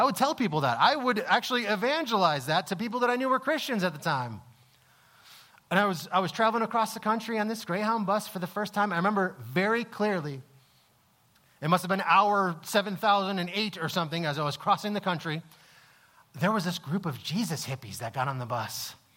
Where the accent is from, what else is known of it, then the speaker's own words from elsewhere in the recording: Connecticut, United States; So like I said, I'm from Connecticut, born and raised, the other side of the country. It's like 42 hours drive from here.